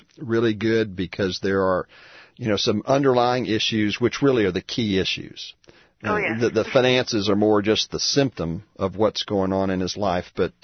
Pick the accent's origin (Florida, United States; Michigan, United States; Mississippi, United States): Florida, United States; I grew up in Central Florida. Lived for about 30 years, about a half hour from the Villages in Leesburg.